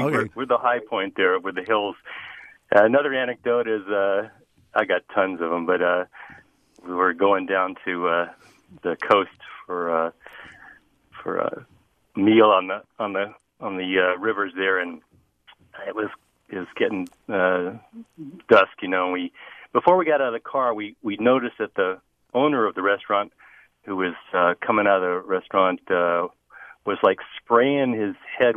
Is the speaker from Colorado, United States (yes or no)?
no; Tallahassee, Florida, United States; moved away as an adult; Yeah, I'm from Tallahassee originally and living in California 30 years.